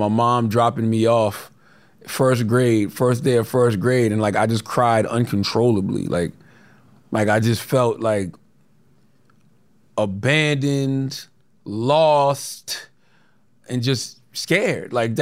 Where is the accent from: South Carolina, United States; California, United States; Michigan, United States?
South Carolina, United States; Moncks Corner; It's a just right level of ease that growing up in Monk's Corner gave me